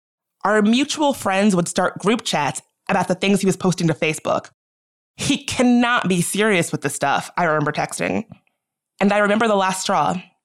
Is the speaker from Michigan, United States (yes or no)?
no; Washington, District of Columbia, United States; I also live in D.C., so they were attacking my city, my hometown, my community.